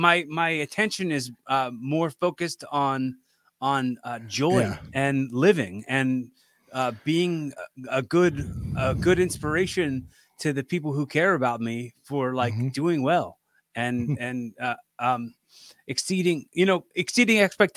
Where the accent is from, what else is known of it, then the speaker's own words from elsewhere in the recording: Philadelphia, Pennsylvania, United States; Whenever I go anywhere, I don't say that I'm from Philadelphia, because I can't represent Philadelphia as a sports fan.